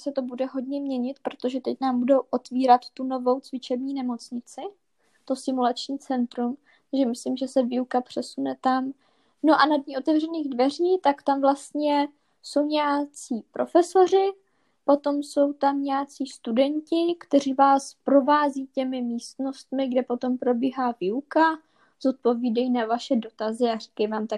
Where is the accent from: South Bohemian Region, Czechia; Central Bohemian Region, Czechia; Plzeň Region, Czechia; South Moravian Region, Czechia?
South Moravian Region, Czechia; Brno; ačkoliv jsem rodila Brňačka, musím zdůraznit